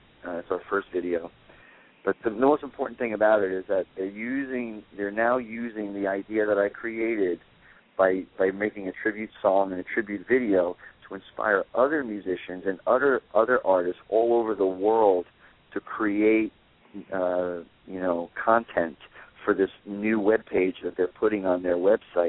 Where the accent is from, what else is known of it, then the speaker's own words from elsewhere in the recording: New Jersey, United States; I'm from New Jersey, and all my guys are from Brooklyn.